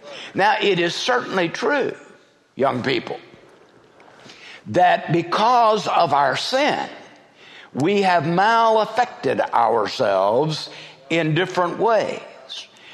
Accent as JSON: {"language": "English", "region": "Texas", "country": "United States", "said": "I am an Irish Texan. Spells danger for everybody."}